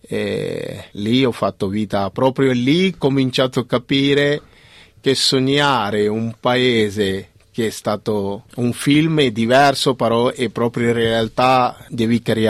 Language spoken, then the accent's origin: Italian; India; now in Italy; Poi mi sentivo proprio la seconda casa, tornavo in India e però volevo stare sempre in Italia.